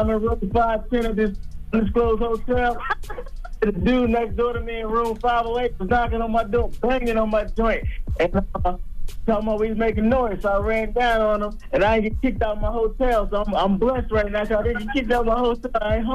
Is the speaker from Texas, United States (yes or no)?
no; Camden, South Carolina, United States; Hey, I am from South Carolina. Camden, South Carolina, population 20,000.